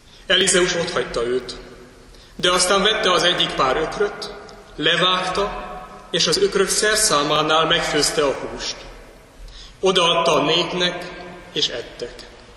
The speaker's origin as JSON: {"language": "Hungarian", "town": "Pomáz", "region": "Pest", "country": "Hungary", "tie": "born or raised there", "said": "ott álltam szülővárosom Pomáz vasútállomásán"}